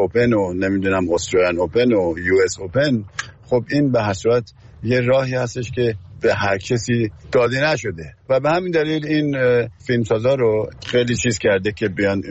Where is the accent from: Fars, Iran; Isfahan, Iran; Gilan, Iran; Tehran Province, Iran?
Tehran Province, Iran; Tehran; منم تو اونجا به دنیا اومدم و از همونجا بزرگ شدم